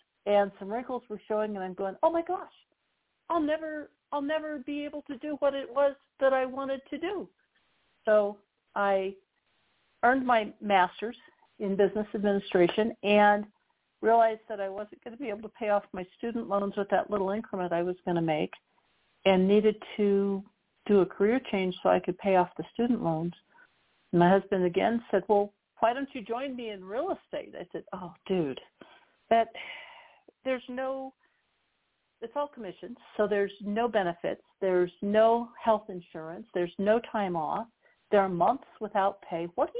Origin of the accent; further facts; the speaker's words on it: Longmont, Colorado, United States; also born or lived in Santa Fe, New Mexico; But he got a job working out of Denver, and my family relocated to Longmont, which at the time was a little tiny farming town north